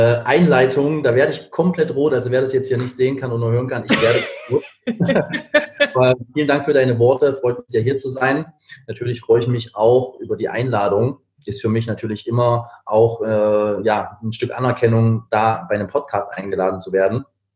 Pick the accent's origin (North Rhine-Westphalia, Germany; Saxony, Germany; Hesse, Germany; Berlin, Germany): Berlin, Germany; Ich komme, also ich habe meinen Sitz in Berlin, ich komme eigentlich aus Berlin. Jetzt gerade aktuell bin ich hier im schönen Wien